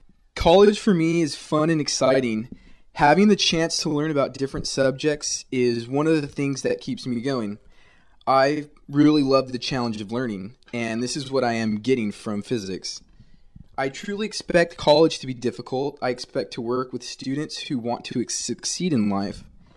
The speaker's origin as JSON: {"language": "English", "town": "Visalia", "region": "California", "country": "United States", "tie": "born or raised there", "said": "First off, I was born and raised in Visalia between Fresno and Bakersfield. Most people don't really know where it's at."}